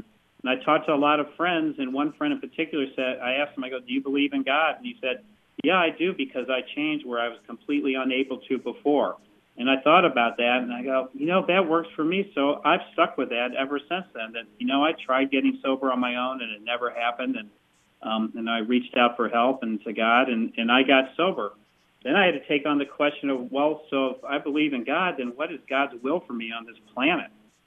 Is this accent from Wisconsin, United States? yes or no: no; St. Louis, Missouri, United States; Well, and I was brought up in St. Louis, Missouri, and I was baptized Episcopal, and that was the end of it.